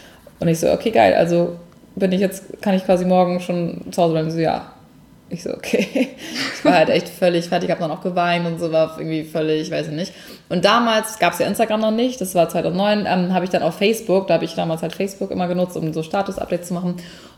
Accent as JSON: {"language": "German", "region": "Hamburg", "country": "Germany", "moved": "as an adult", "lives_now": "Munich, Germany", "said": "ich komme eigentlich aus Hamburg ursprünglich und bin 2009 nach meinem Abi für ein Praktikum nach München gezogen."}